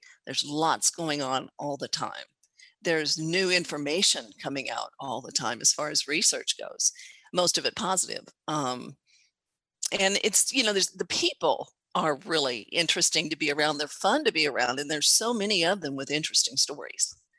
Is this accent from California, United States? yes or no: no; Texas, United States; I'm a Texan, and I still live and work from Texas.